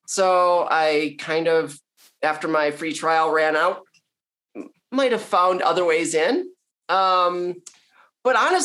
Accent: Milwaukee, Wisconsin, United States; I mean, I've lived in the Milwaukee area my entire life.

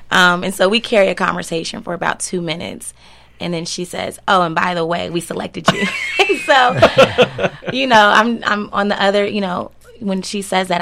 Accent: Kansas City, Missouri, United States; So my life story is born and raised in Kansas City by my grandmother.

